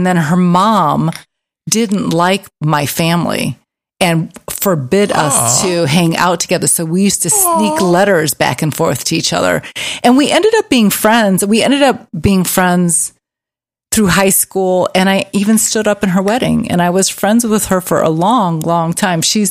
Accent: Hammond, Indiana, United States; I lived next door to Gary, Indiana. I grew up in Hammond, Indiana. They used to call it Hessville.

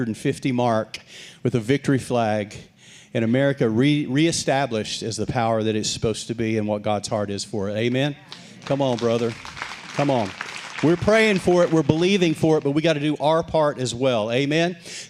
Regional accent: Texas, United States; I grew up in West Texas. That's a breeze in West Texas.

